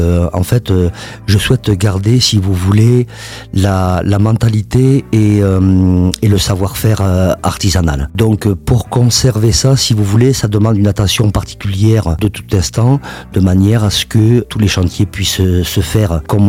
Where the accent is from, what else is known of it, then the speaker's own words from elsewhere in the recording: Périgueux, Nouvelle-Aquitaine, France; Je suis natif de Prigorieux.